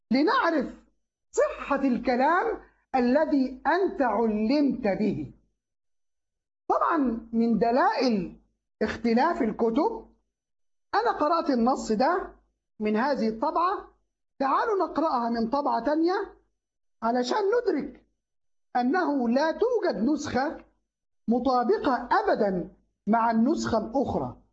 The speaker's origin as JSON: {"language": "Arabic", "country": "Egypt", "said": "عبارة بتفكرنا أيام وجود الأتراك عندنا في مصر"}